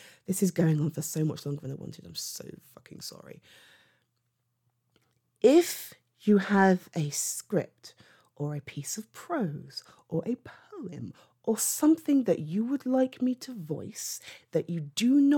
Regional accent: United Kingdom; Oh my God, I am so British. I'm so fucking British.

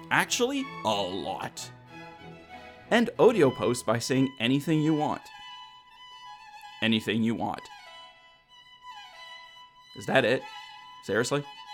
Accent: Montreal, Quebec, Canada; Where are you from? I'm from Montreal, Canada.

